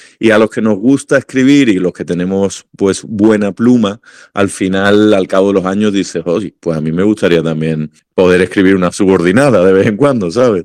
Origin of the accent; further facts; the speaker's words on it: Málaga, Andalusia, Spain; also born or lived in Denmark; now in Madrid, Spain; y yo nací allí, pero a los dos añitos ya no nos fuimos para Málaga, por tanto, se puede decir que he vivido 2 años en Dinamarca y 48 en España, ¿no? Y me crié en Málaga, entonces me considero a todos los efectos malagueño, y ahora vivo en Madrid.